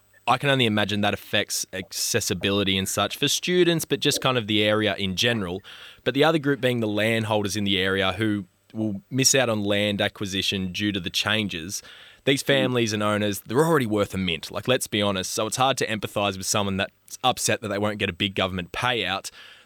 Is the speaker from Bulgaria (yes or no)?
no; Liverpool, New South Wales, Australia; born there; I was born in Liverpool before I moved up the coast